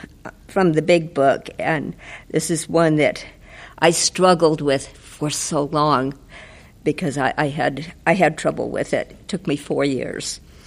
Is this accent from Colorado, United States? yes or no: no; Galt, California, United States; I am an alcoholic from Galt, California. That's about 25 miles south of Sacramento.